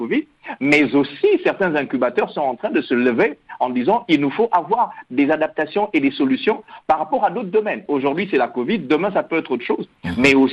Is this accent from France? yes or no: no; DR Congo; comme chez nous en RDC